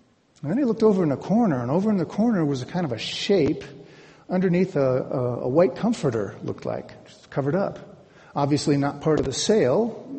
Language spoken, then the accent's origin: English; Cleveland, Ohio, United States; I'm from Cleveland, Ohio. We don't do pickup trucks in Cleveland, Ohio.